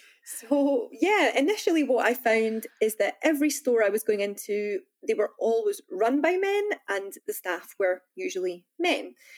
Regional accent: Glasgow, Scotland, United Kingdom; So I come from Glasgow in Scotland, and we have small but very, you know, close-knit music scenes.

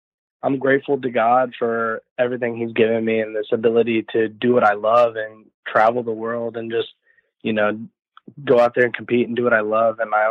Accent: Columbia, United States; Everybody was there because I'm from Columbia.

